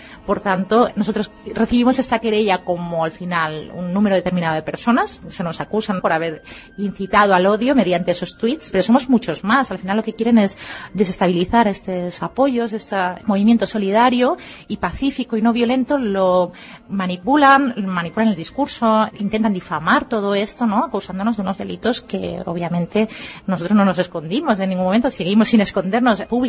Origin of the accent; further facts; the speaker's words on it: Spain; Nosotros somos un número de encausadas, provenimos del País Valencia y de Cataluña, de territorios, países catalanes